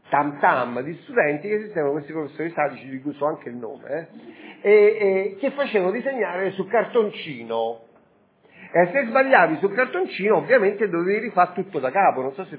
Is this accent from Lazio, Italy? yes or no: yes; Rome, Lazio, Italy; Noi, in particolare in quanto romani, ma in genere per estensione in quanto italiani